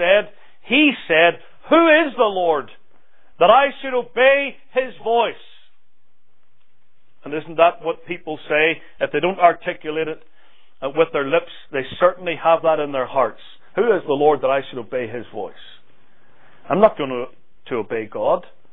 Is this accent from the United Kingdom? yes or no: yes; United Kingdom; I come from the United Kingdom, where they have a queen, they have a monarch